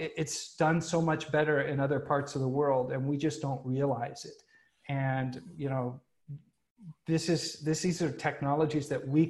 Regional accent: United States; as an American who lives abroad right now

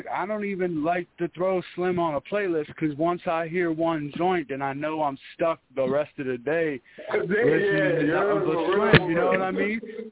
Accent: Pittsburgh, Pennsylvania, United States; Like, I'm from Pittsburgh, and if you closed your eyes and listened to how people talk, you would think you were in New Orleans.

